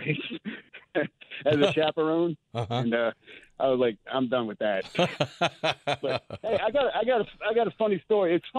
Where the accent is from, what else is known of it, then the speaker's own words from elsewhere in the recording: St. Bernard Parish, Louisiana, United States; Yeah, I grew up in St. Bernard in the 60s and the 70s.